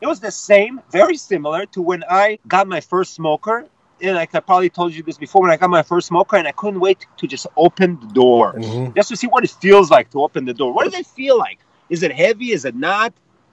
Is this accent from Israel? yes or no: yes; Israel; my childhood of growing up in Israel.